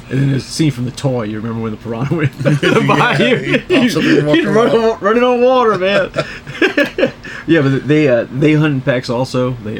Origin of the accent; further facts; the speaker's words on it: Louisiana, United States; and growing up in Louisiana especially, I mean, I guess, you know, alligators were a daily thing.